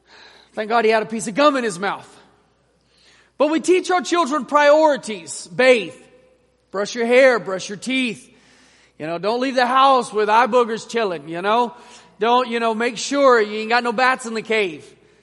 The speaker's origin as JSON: {"language": "English", "country": "El Salvador", "tie": "born or raised there", "said": "I remember growing up in El Salvador"}